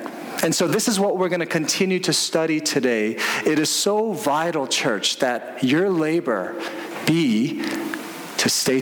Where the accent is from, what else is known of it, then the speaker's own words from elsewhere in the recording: United States; I'm still American. I'm still Korean. I'm still a man. I'm still a pastor.